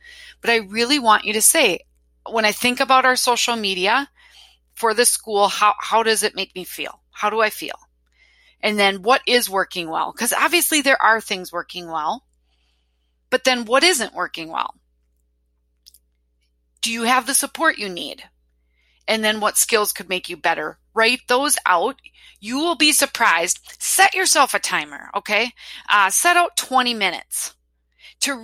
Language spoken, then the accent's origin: English; Wisconsin, United States; accent: Wisconsin; me and my Wisconsin accent, guys.